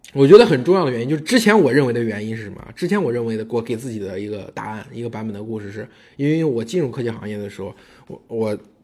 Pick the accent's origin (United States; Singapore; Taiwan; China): China; 所以你就可以看出我们中国人历史观是什么。